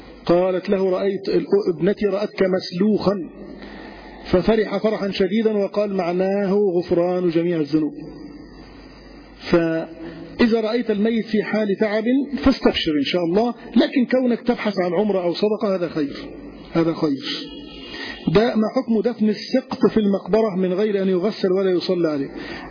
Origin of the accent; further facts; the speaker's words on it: Egypt; كقولهم أعطاك عمره، عندهم في الشام، عندنا في مصر البقية في حياتك.